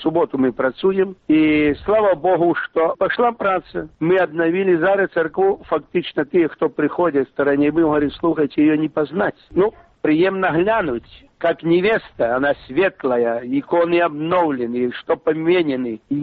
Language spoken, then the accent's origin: Russian; Brest Region, Belarus; Я сам белорус, я сам из вёски, это Ивацевицкий район.